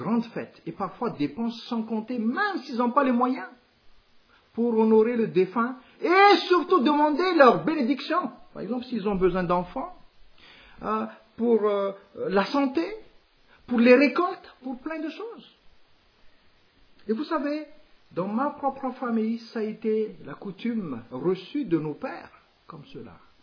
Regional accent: Madagascar; Et permettez-moi de parler, en tant que malgache, de notre situation.

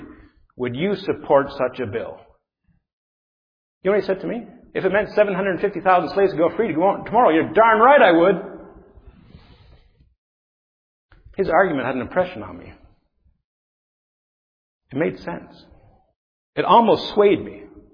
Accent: Canada; I'm Canadian, so I can get away with it.

